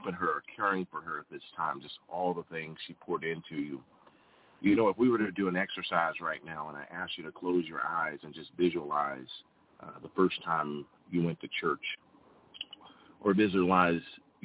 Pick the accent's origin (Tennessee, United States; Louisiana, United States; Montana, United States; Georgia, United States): Tennessee, United States; Greeneville; in my hometown of 2,000 people in Greenville, Tennessee, where everyone knows everyone and everyone knows your phone number